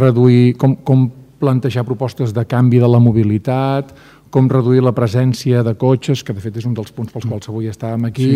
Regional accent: Catalonia, Spain; jo sóc català, de desinència italiana, d'avi italià

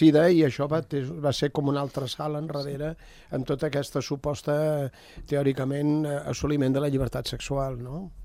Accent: Barcelona, Catalonia, Spain; Quan jo era jove, a Barcelona, tenies que anar-los a comprar en llocs terribles

